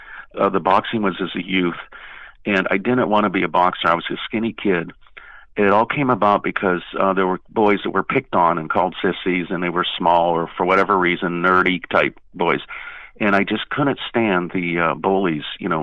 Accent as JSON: {"language": "English", "town": "Pittsburgh", "region": "Pennsylvania", "country": "United States", "tie": "born or raised there", "said": "Yes, Bruce, I was born and raised in Pittsburgh. I was the oldest of five children."}